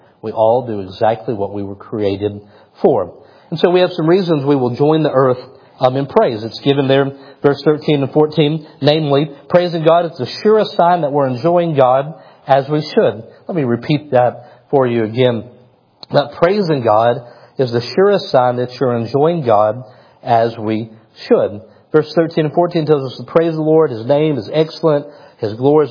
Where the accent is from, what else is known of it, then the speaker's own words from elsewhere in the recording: Kentucky, United States; I'm like, I'm from Kentucky. I don't want to drive another hour to see trees.